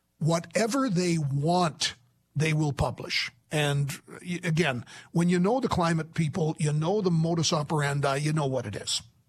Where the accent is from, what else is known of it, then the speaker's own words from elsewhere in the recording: Saskatchewan, Canada; my hometown area, northwestern Saskatchewan, way to Jackfish Lake